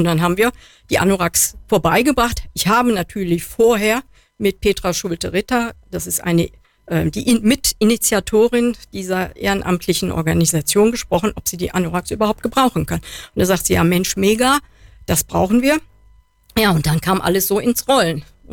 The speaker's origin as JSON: {"language": "German", "town": "Dortmund", "region": "North Rhine-Westphalia", "country": "Germany", "also_born_or_lived": "Frankfurt", "said": "Ich komme eigentlich aus Dortmund, also aus dem Ruhrpott, habe aber dann sehr lange im Frankfurter Raum gearbeitet."}